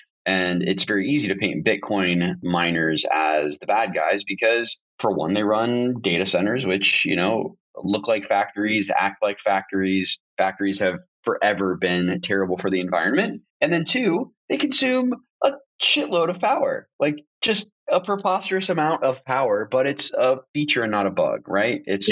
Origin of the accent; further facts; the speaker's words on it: Florida, United States; maybe it's growing up in South Florida and having a lot of friends that were from that part of the world.